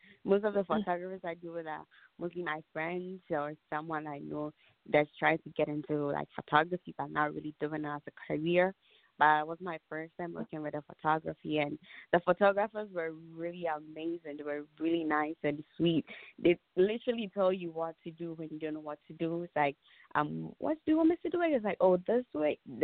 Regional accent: Ghana; moved away as an adult; now in United States; I was originally I'm from Ghana, born and raised. I just moved to the state like 2 years ago. And I'm in college doing business.

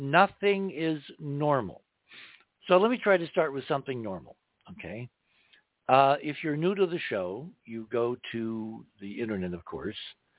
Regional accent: New Jersey, United States; born there; I was born in New Jersey. I love New Jersey. It's called the Garden State for a reason

